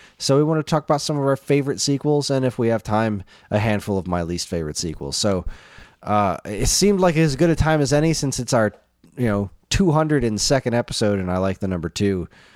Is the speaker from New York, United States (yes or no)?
no; New Jersey, United States; We are from New Jersey, Dan.